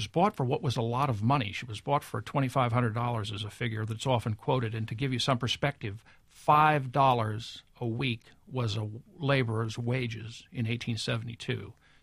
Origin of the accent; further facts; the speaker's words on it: Maine, United States; Actually, and I'm from Maine, so I'm about as far from the West as you can be, but the West appeals to me.